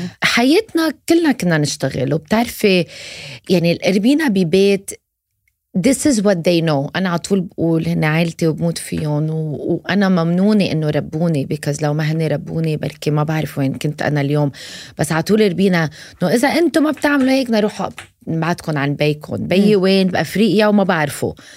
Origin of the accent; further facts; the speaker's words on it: Abu Dhabi, United Arab Emirates; born there; نعم، أنا خلقت بأبو ظبي هالبلد العظيم